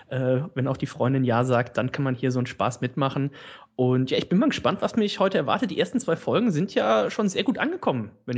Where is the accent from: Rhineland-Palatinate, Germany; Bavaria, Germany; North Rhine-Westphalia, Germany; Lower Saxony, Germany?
North Rhine-Westphalia, Germany; Leverkusen; komme aus dem schönen Leverkusen